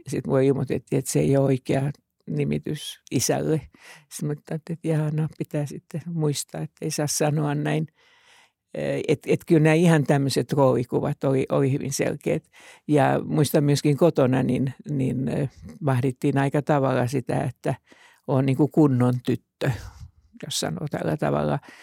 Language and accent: Finnish; Helsinki, Uusimaa, Finland; No mä syntyisin ja kotoisin Helsingin Kalliosta tästä teidän studion ihan läheltä. Vanhempani asuivat tuossa Hämeentiellä juuri ihan näillä kohtavilla.